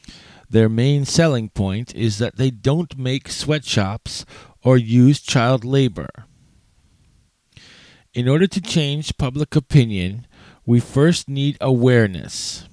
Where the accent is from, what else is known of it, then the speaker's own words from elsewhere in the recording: Seattle, Washington, United States; one very famous one was in Seattle, my hometown.